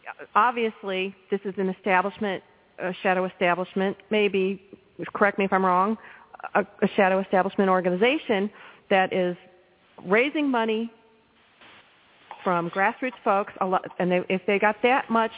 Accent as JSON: {"language": "English", "town": "St. Louis", "region": "Missouri", "country": "United States", "said": "you know, I'm from St. Louis."}